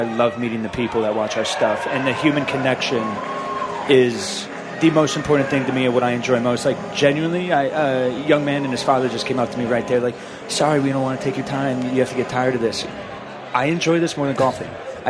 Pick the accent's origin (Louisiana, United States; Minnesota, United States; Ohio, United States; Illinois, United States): Illinois, United States; Palatine; I grew up a Chicago boy, born and raised in Palatine, and me and my dad would come here every year.